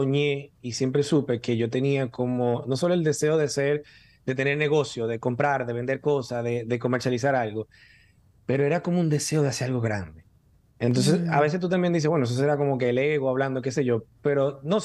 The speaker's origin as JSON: {"language": "Spanish", "town": "Santo Domingo", "region": "Distrito Nacional", "country": "Dominican Republic", "tie": "born or raised there", "said": "Mi papá de Santiago, yo tengo una buena parte de mí santiaguera, pero nací en Santo Domingo, soy capitaleño"}